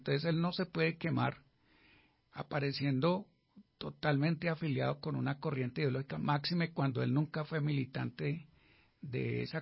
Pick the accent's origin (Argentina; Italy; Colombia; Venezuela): Colombia; Bogotá; somos los bogotanos, los ciudadanos que pagamos impuesto y vivimos aquí en la ciudad.